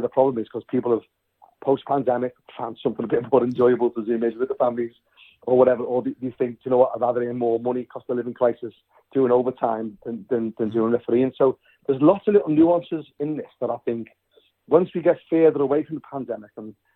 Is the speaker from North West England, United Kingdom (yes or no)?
yes; Liverpool, North West England, United Kingdom; now in Somerset, United Kingdom; I moved from Liverpool, from Anfield, one of the roughest areas in Europe at the time, a council estate, to Somerset.